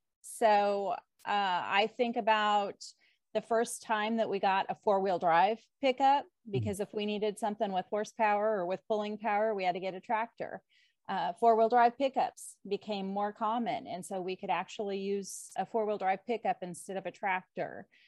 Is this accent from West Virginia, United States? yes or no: no; Kansas, United States; we raised and milked Holstein cows, and that was predominantly what was raised where I grew up in Kansas.